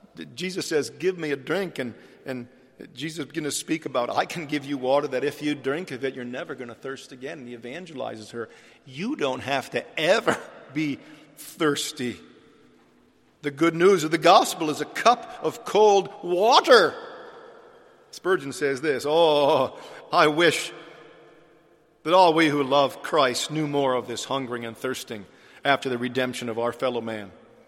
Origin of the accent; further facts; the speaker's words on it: United States; I don't know what's going on in Zambia. I'm from America.